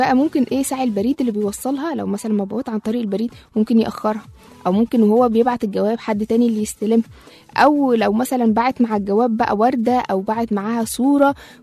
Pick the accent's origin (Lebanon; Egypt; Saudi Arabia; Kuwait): Egypt; وخصوصا إحنا كمصريين من أكتر الشعوب العاطفية، فكان الحب في التسعينات له طعم تاني.